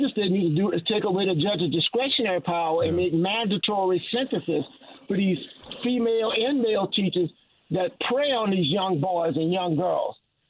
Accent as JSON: {"language": "English", "country": "Palestine", "moved": "yes", "said": "I'm from Palestine. I moved here 20 years ago because of the Israeli people."}